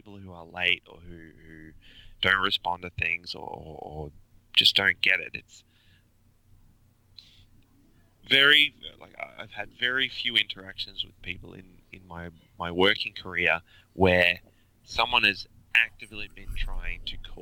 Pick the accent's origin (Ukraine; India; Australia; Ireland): Australia; now in United States; I found the cake was less of a success than just being Australian in America.